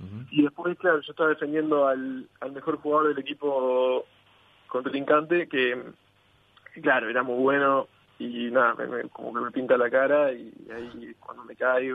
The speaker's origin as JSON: {"language": "Spanish", "country": "Uruguay", "said": "soy de Uruguay"}